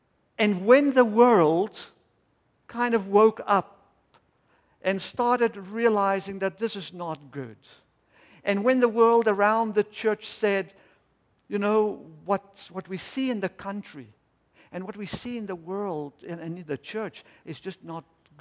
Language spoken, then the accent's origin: English; South Africa; The first story happened in South Africa, my home country